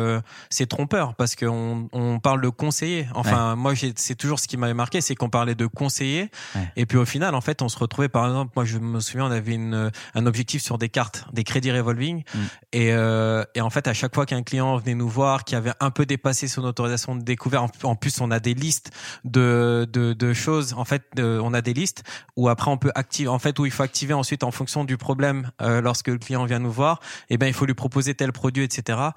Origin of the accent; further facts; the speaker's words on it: Villepinte, Île-de-France, France; Je suis originaire de Seine-Saint-Denis, donc à Villepinte, où j'ai fait toute mon enfance